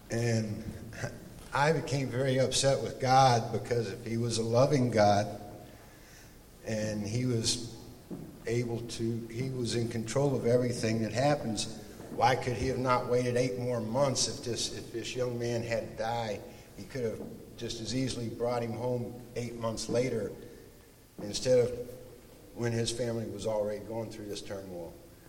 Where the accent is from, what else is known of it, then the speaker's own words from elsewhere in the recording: West Virginia, United States; I grew up in West Virginia.